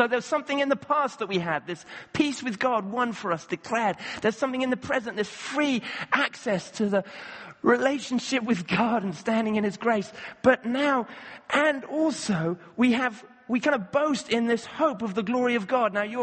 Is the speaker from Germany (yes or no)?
no; Kenya; Again, growing up in Kenya, I went to a school where some of the kids of some of the officials and diplomats went.